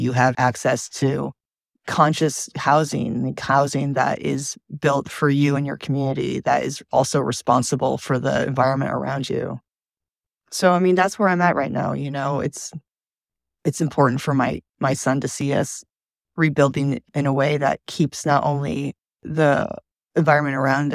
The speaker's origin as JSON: {"language": "English", "region": "Michigan", "country": "United States", "tie": "born or raised there", "said": "I grew up in Michigan. And so I still have a lot of friends there, family friends."}